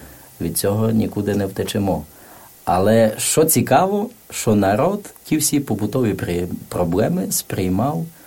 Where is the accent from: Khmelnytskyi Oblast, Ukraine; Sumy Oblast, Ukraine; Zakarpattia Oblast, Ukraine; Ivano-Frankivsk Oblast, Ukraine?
Zakarpattia Oblast, Ukraine; бо я з Міжірщини, у нас на Міжірщині дуже популярне купляють такий карпатський чай